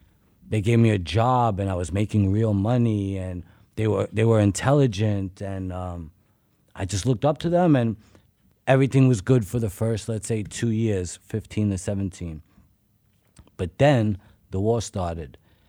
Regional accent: Brooklyn, New York, United States; But I was born in Brooklyn in the 70s, and I grew up in the 80s

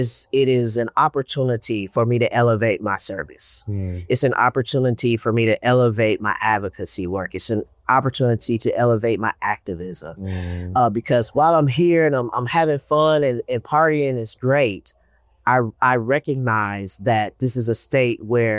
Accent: United States; Interestingly, I had to step outside of America to really be treated as an American.

